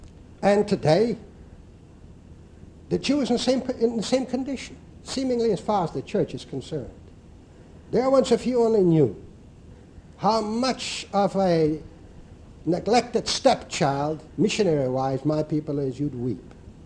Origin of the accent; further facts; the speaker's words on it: Poland; English is a second language; moved away; I remember the kind of figure of Christ I had when I came from Poland, a Roman Catholic country.